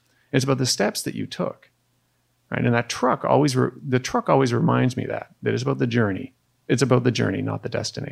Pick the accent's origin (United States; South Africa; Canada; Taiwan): Canada; Now, my French, and I'm ashamed as a Canadian to say this, is not that great.